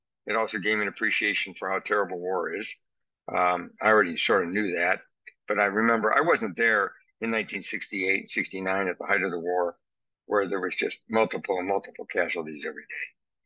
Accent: Detroit, Michigan, United States; born there; I was born in Detroit. I went to the famous Mumford High School

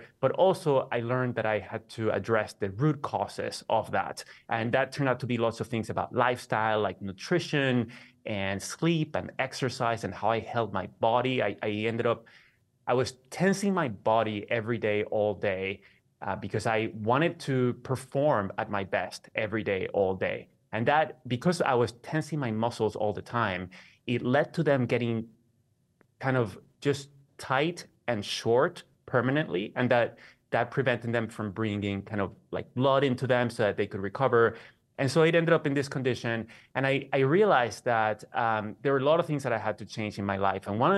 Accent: Caracas, Capital District, Venezuela; moved away; I am from Caracas, Venezuela. I thought I would live my whole life there, as everybody that I knew did.

